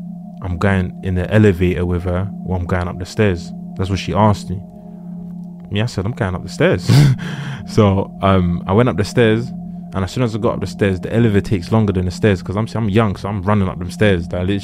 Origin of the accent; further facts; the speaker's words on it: Nigeria; I'm from Nigeria.